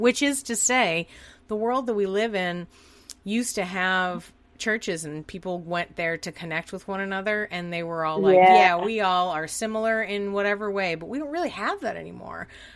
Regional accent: Boston, Massachusetts, United States; So I grew up in Boston.

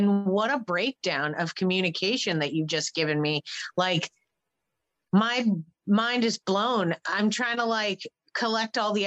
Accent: Northeast, United States; Like I'm from the Northeast of the US and now I live in the Central South.

